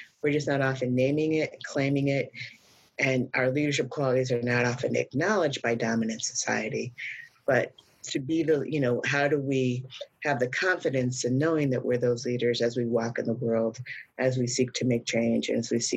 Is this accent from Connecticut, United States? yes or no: no; Illinois, United States; So I'm from Illinois, and I'm a first generation college, first person in my family to go to college, even though my family is from Texas and had five generations in Texas.